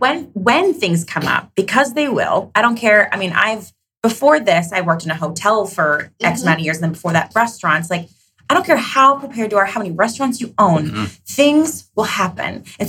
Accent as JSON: {"language": "English", "region": "New York", "country": "United States", "said": "Number one, I'm like a New Yorker"}